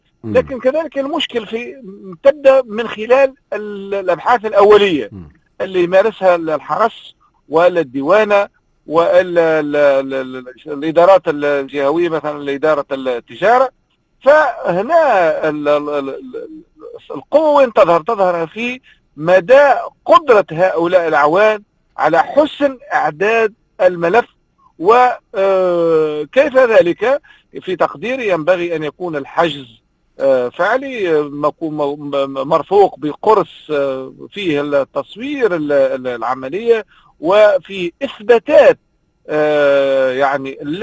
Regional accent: Tunisia; accent: Tunisian; بلهجتنا التونسية

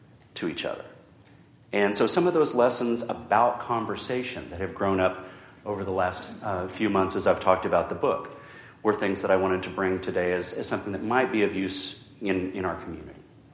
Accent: Oklahoma, United States; And I grew up in Oklahoma, and going to tea at Lambeth Palace was not something that we ever talked about.

